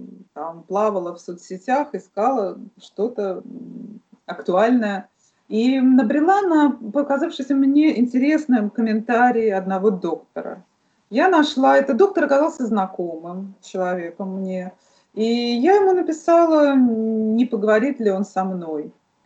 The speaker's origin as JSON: {"language": "Russian", "region": "Saint Petersburg", "country": "Russia", "tie": "born or raised there", "said": "Да, я из Петербурга, я здесь родилась, выросла уже в третьем поколении."}